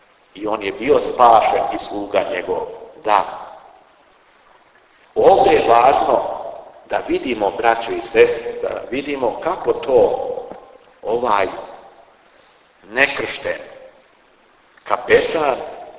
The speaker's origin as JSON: {"language": "Serbian", "country": "Serbia", "said": "Mi smo, ja sam Srbin. Dobro je to i hvala Bogu što smo Srbi."}